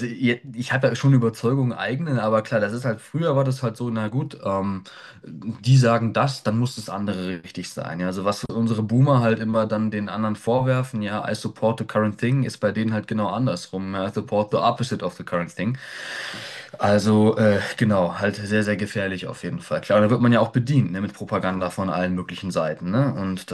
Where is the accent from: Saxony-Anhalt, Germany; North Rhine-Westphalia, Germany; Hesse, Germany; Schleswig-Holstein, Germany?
North Rhine-Westphalia, Germany; Wuppertal; ich bin aus Wuppertal, ich bin 42 Jahre alt.